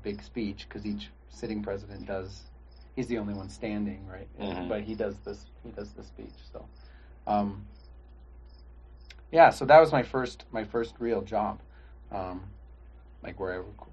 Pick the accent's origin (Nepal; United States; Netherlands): United States; Pacific Northwest; growing up in the Pacific Northwest, it certainly wasn't every year.